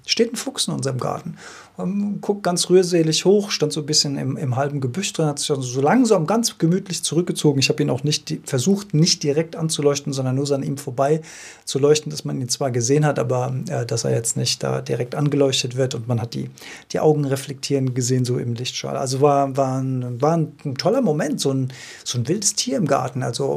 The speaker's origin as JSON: {"language": "German", "region": "Rhineland-Palatinate", "country": "Germany", "tie": "born or raised there", "said": "Wenn ich von meinem Heimatdorf dann in die Stadt gefahren bin. Die Stadt ist in meinem Fall dann Mainz gewesen damals."}